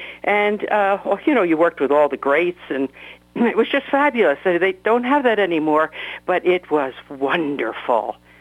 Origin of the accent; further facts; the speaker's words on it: East Coast, United States; I'm from the East Coast originally, New York, New Jersey.